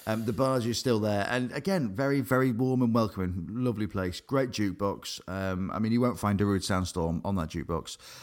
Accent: Grimsby, Yorkshire and the Humber, United Kingdom; so that was the growing up in Grimsby, especially in the '90s and early 2000s.

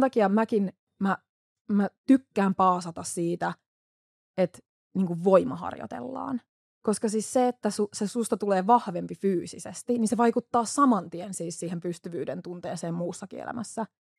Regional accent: Kauhava, South Ostrobothnia, Finland; Semmoinen sekatavarakauppa Kauhovalla, mistä mä oon siis kotoisin.

